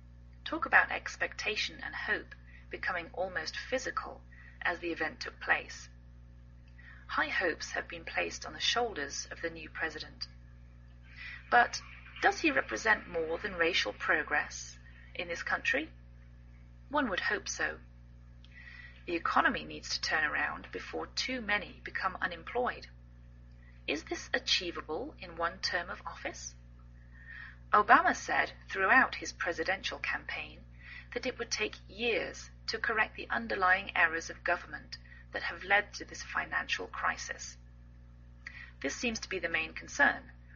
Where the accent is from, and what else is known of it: England, United Kingdom; now in United States